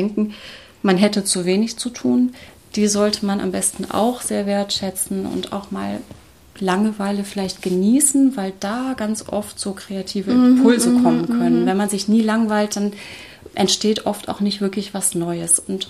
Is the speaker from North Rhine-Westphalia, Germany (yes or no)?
yes; Wuppertal, North Rhine-Westphalia, Germany; ich bin in Wuppertal groß geworden, da gibt es ja das Tanztheater Pina Bausch.